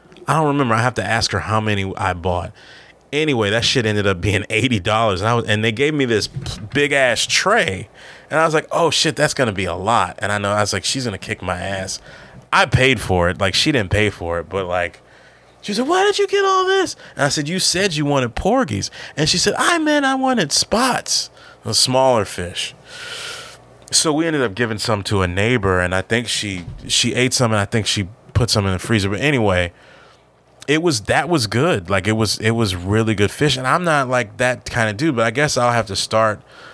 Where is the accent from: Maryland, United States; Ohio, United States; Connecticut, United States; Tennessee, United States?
Maryland, United States; because I am from the Maryland, D.C. area, and I'm not a big seafood guy